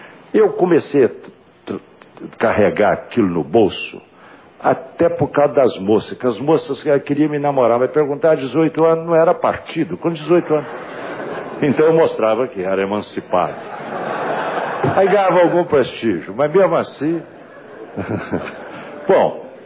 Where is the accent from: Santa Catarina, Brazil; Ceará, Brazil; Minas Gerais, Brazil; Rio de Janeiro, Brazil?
Minas Gerais, Brazil; Glória; born there; Então, eu sou nascido no Glória